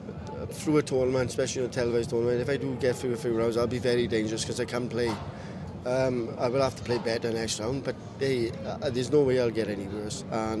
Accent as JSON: {"language": "English", "region": "Wales", "country": "United Kingdom", "tie": "born or raised there", "said": "I've never played in my hometown. Never played a dart tournament, major tournament in Wales."}